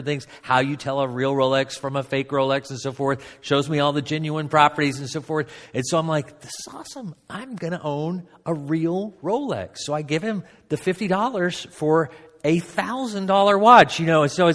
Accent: Dundee, Kentucky, United States; I'm from Dundee, Kentucky. It's not very big compared to New York

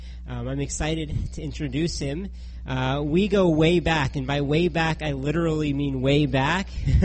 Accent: California, United States; we grew up in California. He moved here, then I moved here.

